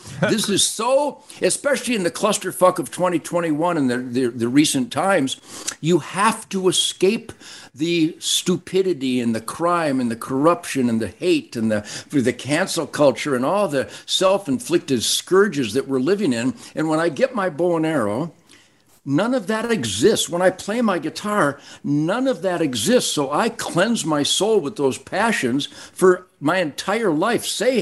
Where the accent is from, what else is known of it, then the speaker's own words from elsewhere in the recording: Detroit, Michigan, United States; So I grew up on the Rouge River on the edge of Detroit, which was a game wildlife paradise.